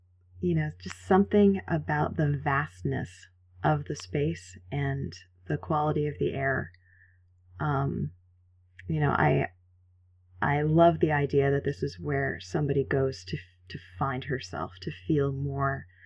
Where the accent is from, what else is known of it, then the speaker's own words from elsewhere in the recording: Boston, Massachusetts, United States; And I grew up in Boston, and my mom's an artist, and she used to take me.